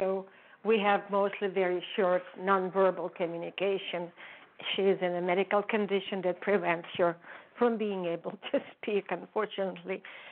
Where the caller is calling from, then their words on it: California, United States; Oh, I'm calling from California.